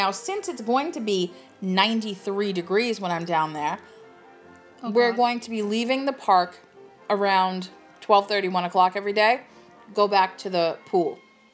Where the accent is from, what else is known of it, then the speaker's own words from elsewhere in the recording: Massachusetts, United States; We are flying JetBlue out of Providence because I don't know if we ever told everyone we're from Cape Cod.